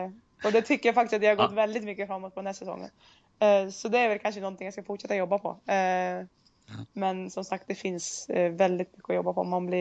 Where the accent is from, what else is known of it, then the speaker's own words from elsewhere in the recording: Värmland, Sweden; now in Umeå, Sweden; Jag har ju familjen och allting hemma i Värmland, så att någon gång framöver så kommer man väl kanske flytta hemåt.